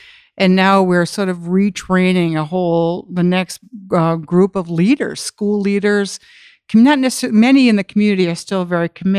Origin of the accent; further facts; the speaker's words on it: Wisconsin, United States; You know, I share Midwest roots with you, and I came from Wisconsin, and I've said it publicly that I really came from the middle of nowhere, and as a kid in a rural environment